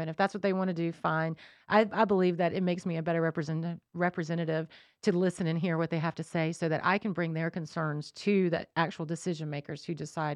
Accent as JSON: {"language": "English", "region": "North Carolina", "country": "United States", "tie": "born or raised there", "said": "So I grew up in Davidson County, North Carolina, and that is just a couple counties over from here."}